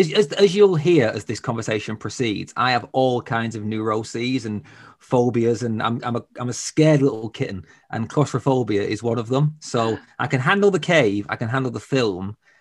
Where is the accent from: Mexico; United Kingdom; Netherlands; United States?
United Kingdom; England; accent: Northern English; Yeah, well, I'm from the north of England, as you can tell. I always feel the need to apologize for my accent. It's pretty strong.